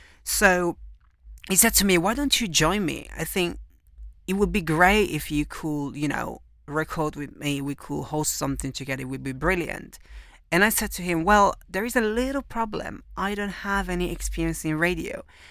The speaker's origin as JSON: {"language": "English", "town": "Venice", "region": "Veneto", "country": "Italy", "tie": "born there", "second_language": "English", "moved": "as an adult", "said": "I am 26 years old. I was born in Italy, precisely in Venice, one of the most romantic cities in the world."}